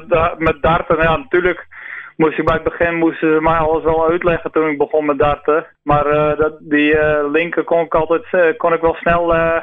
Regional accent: Joure, Friesland, Netherlands; Ik ben geboren in Joure. En ik woon nog steeds in Joure.

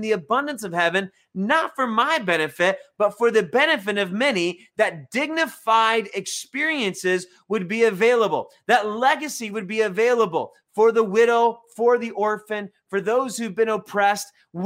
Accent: United States; I'm an American. This is the way our financial system runs.

